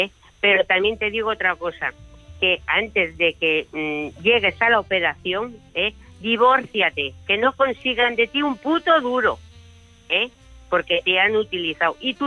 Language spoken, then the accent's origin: Spanish; Basque Country, Spain; Yo soy del País Vasco, mis padres, son gallegos porque realmente emigraron a San Sebastián, me adoptaron